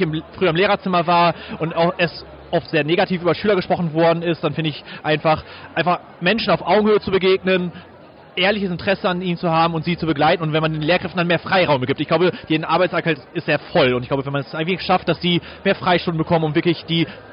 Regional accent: Iserlohn, North Rhine-Westphalia, Germany; born there; bin in Iserlohn geboren, arbeite jetzt in Bochum, habe meinen Teach-First-Einsatz in Hagen gemacht, im östlichen Ruhrgebiet.

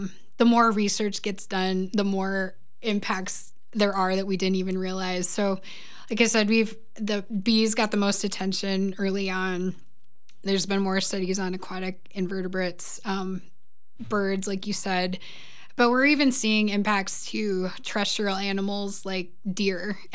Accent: South Dakota, United States; Even growing up in South Dakota, I know it's South Dakota versus Wisconsin, but you couldn't drive anywhere without having a windshield just full of bugs.

